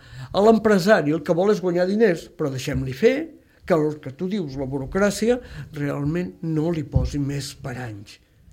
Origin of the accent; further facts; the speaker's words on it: Santa Margarida i els Monjos, Catalonia, Spain; De Santa Margarida i els Monjos.